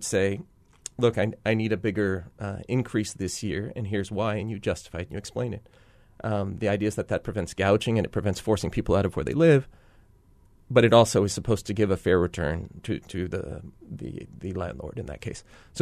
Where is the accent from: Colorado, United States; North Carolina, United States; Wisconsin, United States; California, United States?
California, United States; Santa Monica; Where I grew up in Santa Monica, where there was rent control